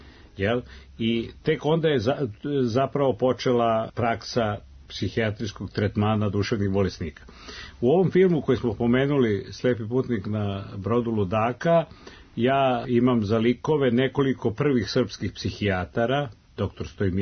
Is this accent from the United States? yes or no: no; Belgrade, Serbia; born there; ja sam rođen u Beogradu, moji su da. Svi preci iz Beograda